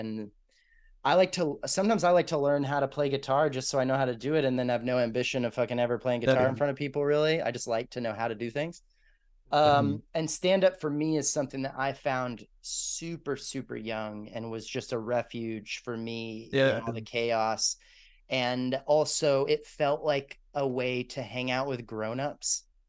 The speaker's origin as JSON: {"language": "English", "region": "Texas", "country": "United States", "tie": "born or raised there", "said": "So I mean, I grew up in Texas. I have a very conservative family, but I have very progressive minded parents most part."}